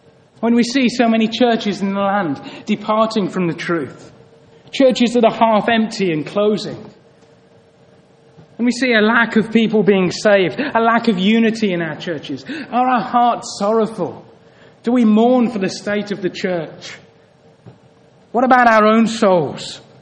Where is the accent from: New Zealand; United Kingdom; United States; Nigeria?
United Kingdom; England; We're English. We have a stiff upper lip.